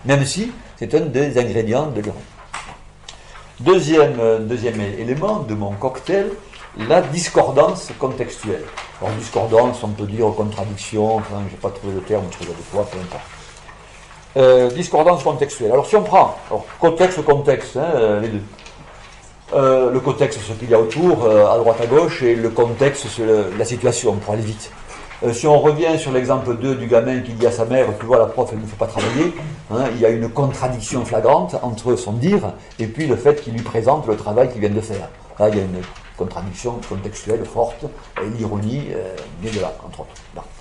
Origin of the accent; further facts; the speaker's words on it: Auvergne-Rhône-Alpes, France; parce que je suis Auvergnat